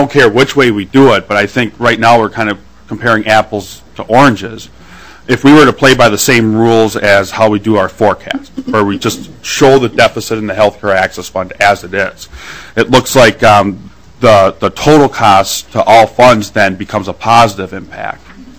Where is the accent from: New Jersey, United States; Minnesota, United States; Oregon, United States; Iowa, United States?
Minnesota, United States; St. Joseph; I'm from St. Joseph. And I go west from there.